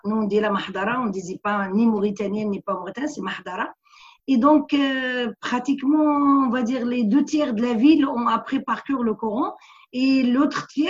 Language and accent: French; Morocco; French is a second language; Je viens du Sahara marocain.